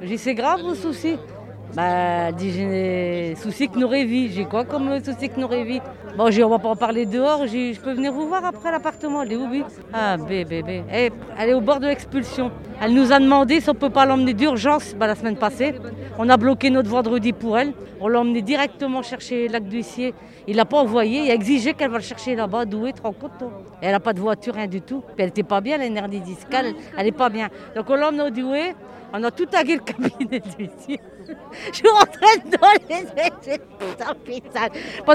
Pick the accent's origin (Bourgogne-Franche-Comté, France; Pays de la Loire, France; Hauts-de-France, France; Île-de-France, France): Hauts-de-France, France; Seclin; moi je suis de Seclin vu que je suis de l'Équin.